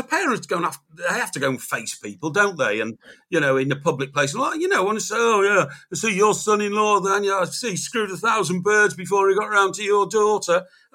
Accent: Chester, North West England, United Kingdom; I was born and brought up in Chester.

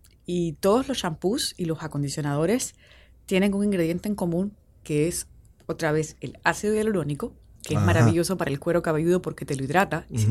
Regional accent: Havana, Cuba; Soy habanera, me encanta mi ciudad. La Habana es una ciudad preciosa.

